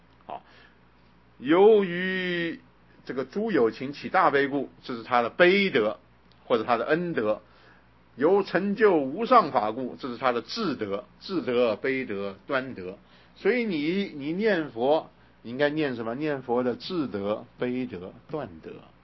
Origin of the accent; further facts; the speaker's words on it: China; 是我们中国人乱用的啊